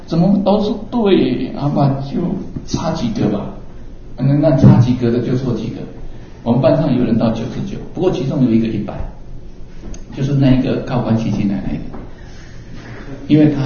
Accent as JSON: {"language": "Chinese", "country": "Taiwan", "said": "以我们台湾人这种这吸引那里"}